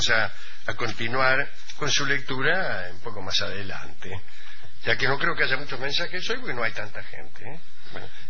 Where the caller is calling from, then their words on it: Uruguay; de Uruguay.